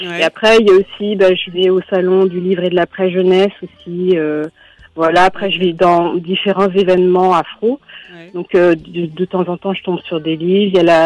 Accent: France; born there; Oui, alors je suis née en France. Ouais. J'ai 39 ans.

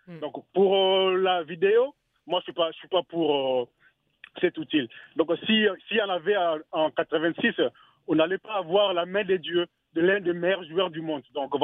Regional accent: DR Congo; moi je suis de la RDC mais je soutiens... toutes les équipes de l'Afrique

